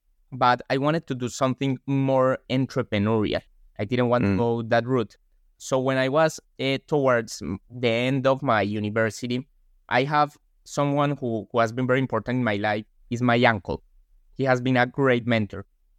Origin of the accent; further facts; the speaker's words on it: Colombia; now in London, United Kingdom; I'm from Colombia.